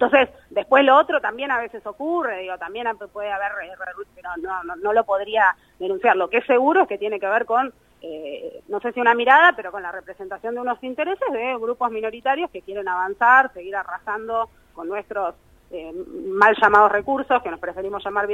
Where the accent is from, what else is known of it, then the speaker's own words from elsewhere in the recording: Buenos Aires Province, Argentina; yo provengo de la provincia de Buenos Aires, y donde gran parte del territorio hay humedales